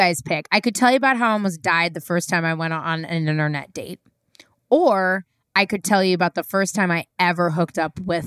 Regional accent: San Francisco, California, United States; And I'm born and raised in San Francisco for the listeners.

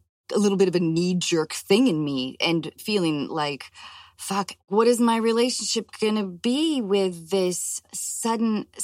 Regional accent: Washington, United States; moved away; growing up in Washington State and moving to Los Angeles, where everyone seemed just so gorgeous.

